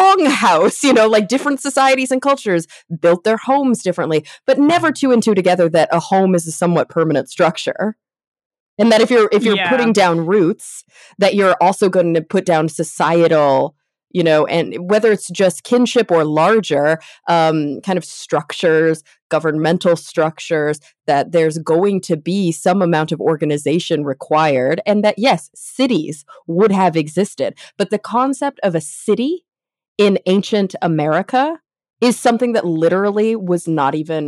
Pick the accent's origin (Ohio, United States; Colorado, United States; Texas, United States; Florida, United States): Texas, United States; I had it bad because I grew up in Texas, right? So I had that Texas textbook bias, which is rough.